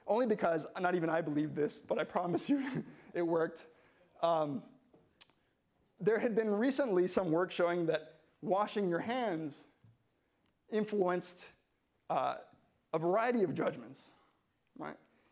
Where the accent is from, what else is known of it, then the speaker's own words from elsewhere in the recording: California, United States; So I was raised in California.